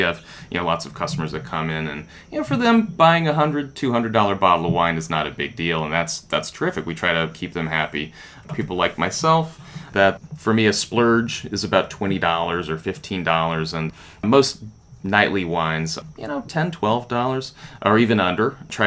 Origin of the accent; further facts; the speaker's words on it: Winston-Salem, North Carolina, United States; now in Charleston, United States; Well, I'm actually originally a native North Carolinian. I grew up near Winston-Salem, North Carolina, but I moved down to Charleston, South Carolina